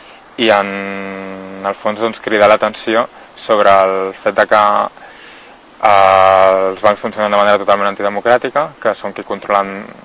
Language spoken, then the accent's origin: Catalan; Vilanova i la Geltrú, Catalonia, Spain; born there; now in Barcelona, Spain; vaig néixer a Vilanova i la Geltrú, ara fa 32 anys, i bueno, fa dos o tres anys aquí a Barcelona, que és on he viscut els darrers 10 anys